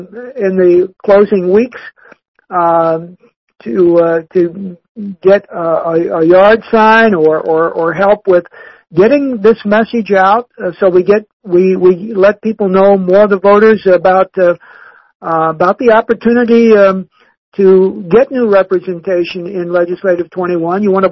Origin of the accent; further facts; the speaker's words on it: College Park, Maryland, United States; I as a long term Prince George's resident, and I grew up here in College Park